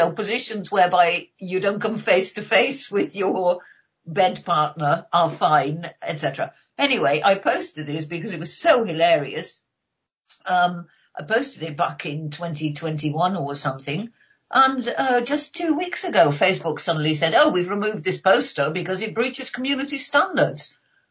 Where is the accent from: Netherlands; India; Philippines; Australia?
Netherlands; English is a second language; moved away as an adult; also born or lived in United States; now in United Kingdom; I grew up in the Netherlands where I became a journalist. Didn't last very long. I left to go and live in the United States and then ended up in Britain.